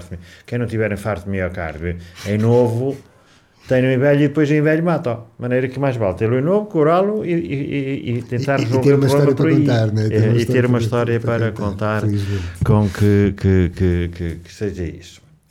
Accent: Centro, Portugal; Se eu estivesse na minha aldeia, ali na zona do Caramulo

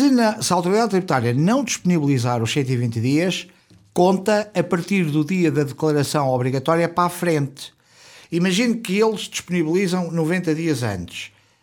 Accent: Viseu, Centro, Portugal; Nascido e criado em Viseu, exatamente.

